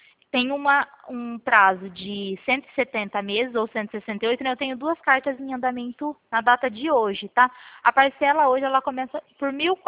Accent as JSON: {"language": "Portuguese", "town": "Pirassununga", "region": "São Paulo", "country": "Brazil", "said": "Eu sou de Pirassununga, interior de São Paulo."}